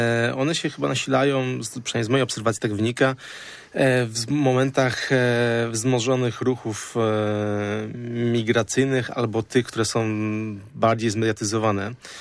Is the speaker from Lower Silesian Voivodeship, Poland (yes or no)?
no; Pomeranian Voivodeship, Poland; pochodzę z miasta akurat, które jest bardzo turystyczne, z Trójmiasta. Mieszkałem na granicy Sopotu z Gdańskiem.